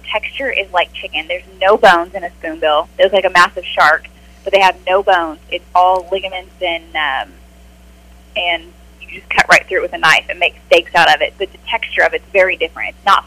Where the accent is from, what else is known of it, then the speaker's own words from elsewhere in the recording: Kiefer, Oklahoma, United States; A friend of mine from my hometown of Kiefer, Oklahoma